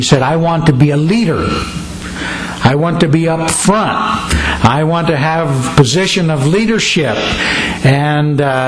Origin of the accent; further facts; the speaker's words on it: Pennsylvania, United States; I'm from originally from Amish country out in southeastern Pennsylvania